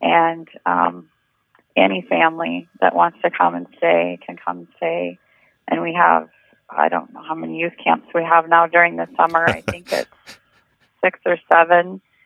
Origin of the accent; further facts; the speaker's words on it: Yankton, South Dakota, United States; That's true. I grew up in Yankton